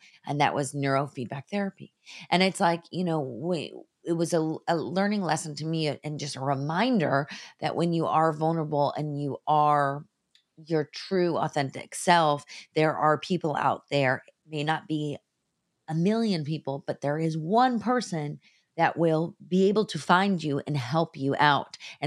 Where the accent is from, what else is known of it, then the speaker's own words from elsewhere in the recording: California, United States; You know, I grew up in the Bay Area and both of my parents were in computer technology.